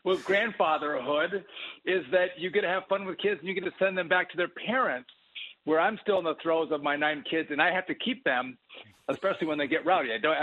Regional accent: Wisconsin, United States; You might think I'm actually from Utah with 9 kids.

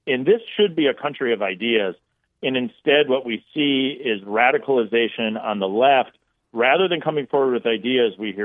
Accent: Wisconsin, United States; It's why it's hard in my home state of Wisconsin to find people that are willing to run for school board and city councils.

